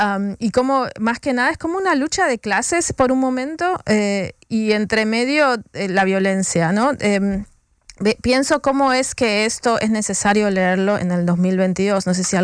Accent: Argentina; la realidad, soy argentina, la realidad de Colombia la hay por los diarios de lejos

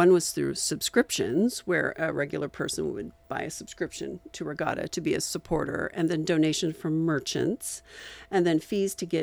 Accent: Washington, United States; when I was growing up on the Columbia River in eastern Washington

